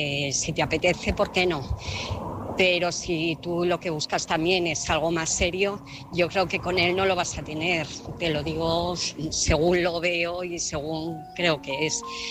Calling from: Alcobendas, Community of Madrid, Spain; de Alcobendas.

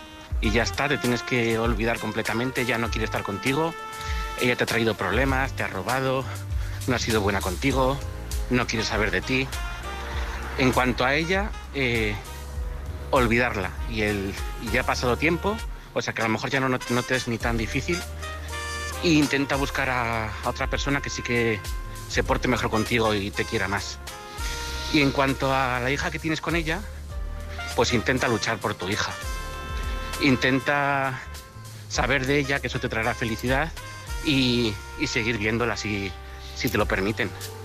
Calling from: Madrid, Community of Madrid, Spain; soy de Madrid y este es un mensaje para mi tocayo

